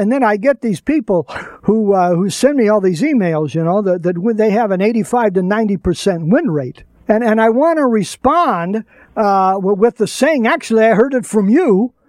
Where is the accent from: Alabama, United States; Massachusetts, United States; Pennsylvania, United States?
Alabama, United States; Birmingham; born there; I was born in Birmingham, Alabama. I have to be able to come up with that accent sometimes here.